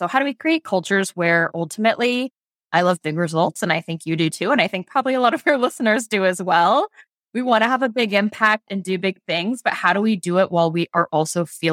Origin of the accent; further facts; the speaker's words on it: Columbus, Indiana, United States; I was born and raised in Columbus, Indiana, so I am a Southern Indiana girl at heart.